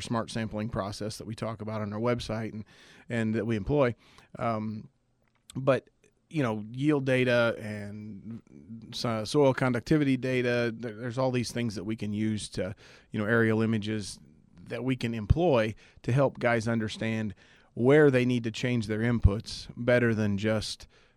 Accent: Nokomis, Illinois, United States; You know, I grew up originally in Nokomis, and we still farm between north of Nokomis and down here near Hillsboro.

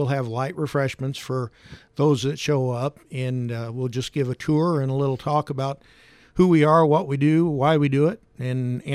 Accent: Carlinville, Illinois, United States; No, I come from Carlinville. As a matter of fact, I'm still living in Carlinville looking to relocate at this time.

